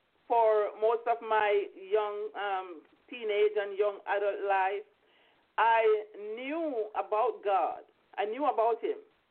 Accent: Bull Bay, Saint Andrew, Jamaica; also born or lived in Kingston; I was raised in a little district. I was born in Kingston, was raised in this little district called Bull Bay in Jamaica, St. Andrew.

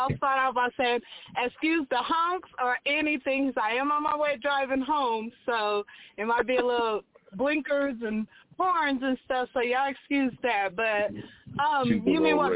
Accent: Denver, Colorado, United States; So as far as my childhood, I grew up in Denver. I grew up in what used to be a black community, and that kind of shaped me a lot.

